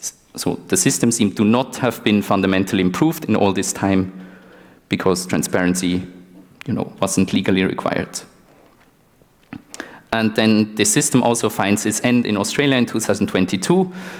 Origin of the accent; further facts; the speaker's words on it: Switzerland; English is a second language; Sorry, it's always Switzerland, but I'm from Switzerland.